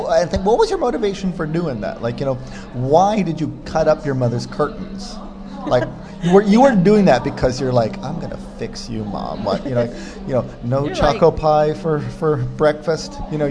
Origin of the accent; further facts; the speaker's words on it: Canada; And now, as a Canadian, from birth, you are schooled that Alberta beef is the best beef in the world